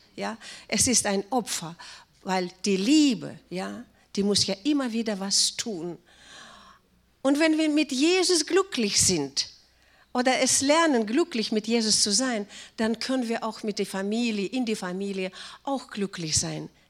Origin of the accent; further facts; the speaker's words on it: Russia; German is a second language; now in Germany; Ja, ich durfte heute Deutsch reden, obwohl Deutsch ist ja gar keine meine Muttersprache. Das ist ja meine Vatersprache.